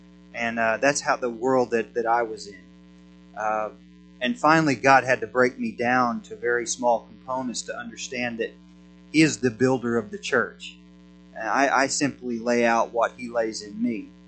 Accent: Oklahoma, United States; now in Idaho, United States; So I'm from Oklahoma originally. We're not from Idaho, and if you hear detect the accent, that's why, because they don't have that in Idaho.

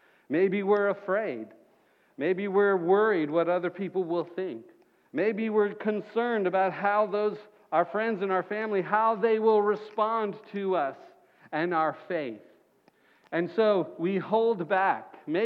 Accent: Florida, United States; So I grew up in Florida thinking no one lives in West Virginia. Well, here I am living in West Virginia in this little part of the world.

